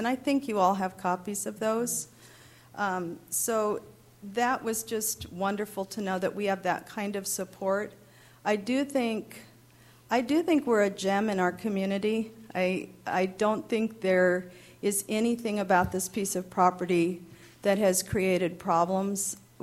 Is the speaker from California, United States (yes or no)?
yes; Atascadero, California, United States; I was born and raised here in Atascadero.